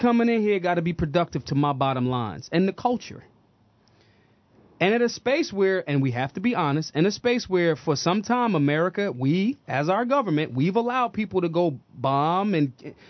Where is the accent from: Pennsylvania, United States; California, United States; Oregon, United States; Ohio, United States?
Pennsylvania, United States; Pittsburgh. I'm from Pennsylvania. So now when I look through Philly and when I see, when I was super young, I remember those textile jobs, those manufacturing jobs.